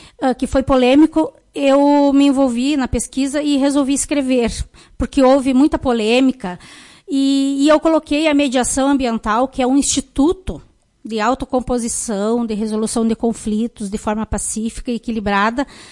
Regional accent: Lagoa Vermelha, Rio Grande do Sul, Brazil; eu viajei para estudos e sou lagoense, sou natural de Lagoa Vermelha. Eu fiz meus estudos, o ensino médio, aqui em Lagoa Vermelha, e a graduação.

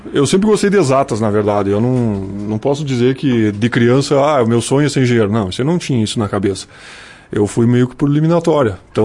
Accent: Vacaria, Rio Grande do Sul, Brazil; also born or lived in Antônio Prado; Eu não nasci em Vacaria, eu nasci em Antônio Prado, mas vim morar em Vacaria muito pequeno. Então eu me considero vacariano, mais vacariano do que pradense, claro.

